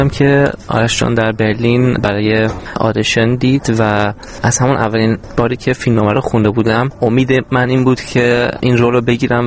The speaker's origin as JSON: {"language": "Persian", "country": "Iran", "moved": "yes", "said": "من با پدر مادرم و برادرم که از ایران اومدیم به خارج"}